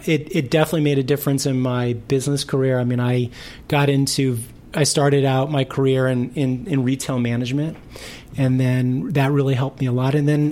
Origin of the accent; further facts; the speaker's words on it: Los Angeles, California, United States; I was born in Los Angeles, uh-huh. And then my parents lived in Van Nuys, so